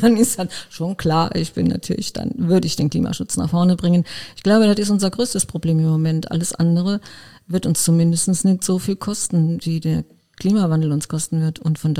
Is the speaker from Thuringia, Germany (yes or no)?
no; Arnberg, Rhineland-Palatinate, Germany; Koblenz ist für mich zu Hause, wobei das für mich noch stärker eingegrenzt ist. Ich bin in Arnberg geboren und aufgewachsen. Wir sind ja zwangseingegliedert worden gegen unseren erklärten Willen.